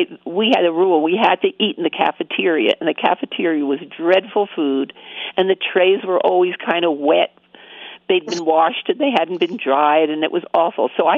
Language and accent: English; New Jersey, United States; moved away; I had just moved to Colorado and I was from New Jersey.